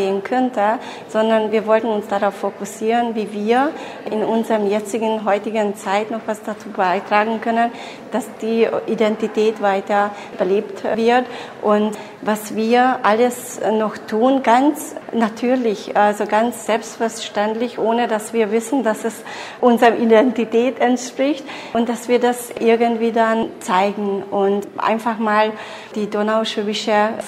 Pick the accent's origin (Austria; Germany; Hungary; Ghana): Hungary; Ich bin Ungarndeutsch und in Ungarn aufgewachsen und ich lebe auch hier.